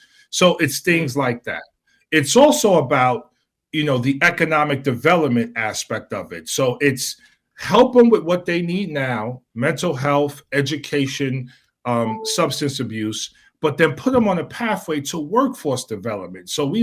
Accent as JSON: {"language": "English", "town": "New York City", "region": "New York", "country": "United States", "tie": "born or raised there", "said": "I lost 5 friends to gun violence and senseless violence before I was 21 years old, growing up in New York City during the crack cocaine era."}